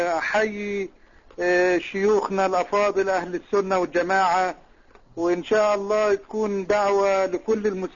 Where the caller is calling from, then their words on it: Saudi Arabia; أنا بكلمك حضرتك من السعودية